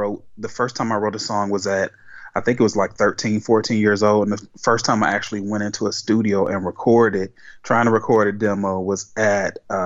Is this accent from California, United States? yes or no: no; Detroit, Michigan, United States; I'm from Detroit, Michigan